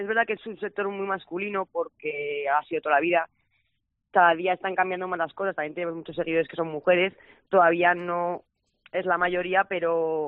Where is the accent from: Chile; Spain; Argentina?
Spain; Alfaro, La Rioja; Mi pueblo.